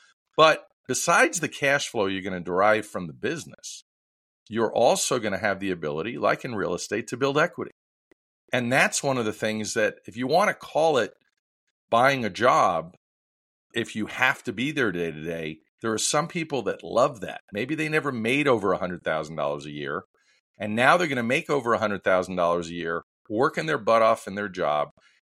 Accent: New York, United States; grandpa owned a whole bunch of supermarkets in Brooklyn. I grew up in New York and I got to see the business owner unfold in front of me.

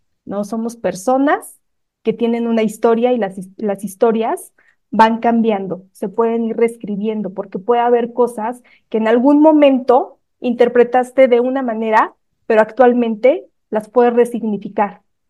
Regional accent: Mexico; Como bien mencionas, soy mexicana.

